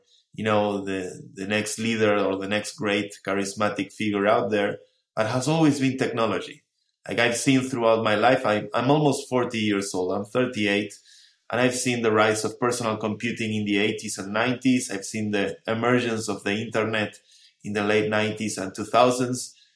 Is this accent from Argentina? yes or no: yes; Argentina; You know, I come from Argentina, which is a developing country.